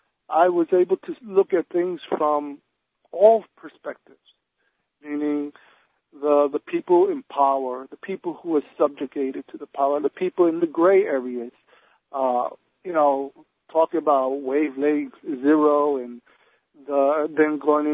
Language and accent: English; New York, United States; I'm born and raised in New York. And I was born in 1965.